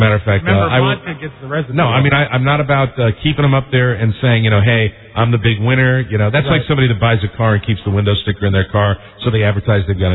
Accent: New England, United States; I'm from New England. That's where, you know, a lot of Democrats come from.

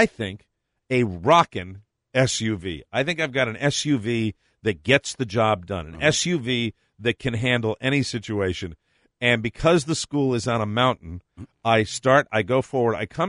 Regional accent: New England, United States; I'm from New England. I've been there. You've been in snowy climates your whole life.

